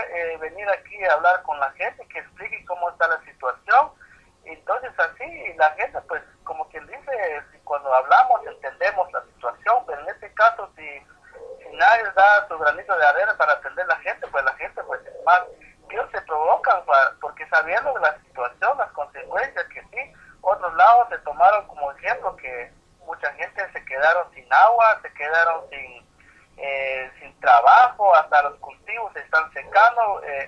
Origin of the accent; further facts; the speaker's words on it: Guatemala; nosotros somos guatemaltecos, tenemos la libertad, el derecho de hablar y de pedir